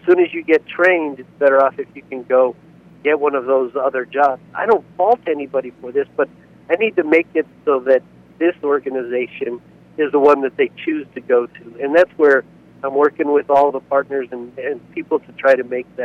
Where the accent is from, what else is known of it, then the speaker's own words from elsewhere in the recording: Tucson, Arizona, United States; also born or lived in Douglas, Arizona; I'm native Southern Arizona. I was born in Douglas, Arizona, but within 6 months I've been in Tucson.